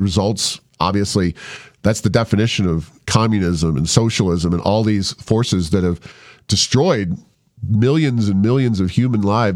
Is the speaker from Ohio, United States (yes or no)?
yes; Ohio, United States; I was born and raised in Ohio.